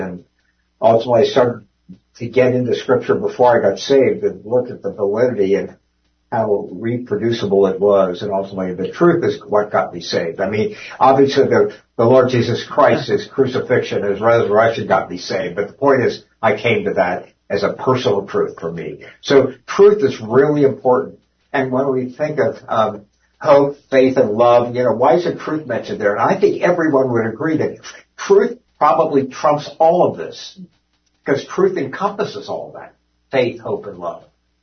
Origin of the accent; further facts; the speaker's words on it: Cincinnati, Ohio, United States; I grew up in Cincinnati.